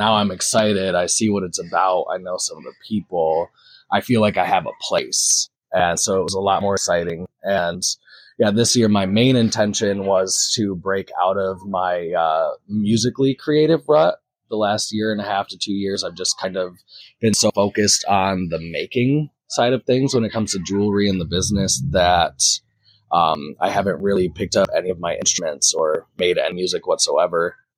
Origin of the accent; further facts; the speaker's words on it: Michigan, United States; I am kind of a being adjacent person, primarily. I am from Michigan.